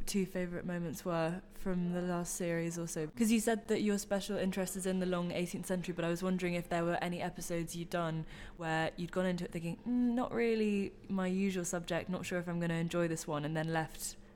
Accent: London, United Kingdom; I'm also from London

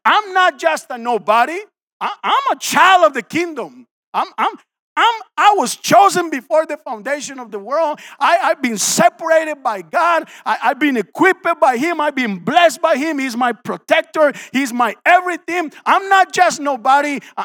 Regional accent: Colombia; English is a second language; And I grew up in Colombia, South America. My dad was the richest man in town.

